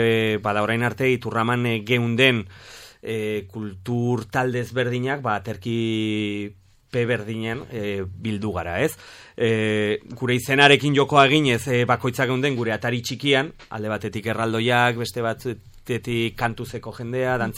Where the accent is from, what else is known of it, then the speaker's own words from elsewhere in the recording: Pamplona, Navarre, Spain; Beste asko ordea ez askotan galdetzen dizutenen nongoa zara, bueno, Iruñekoa, zentrokoa esaten genuen garai batean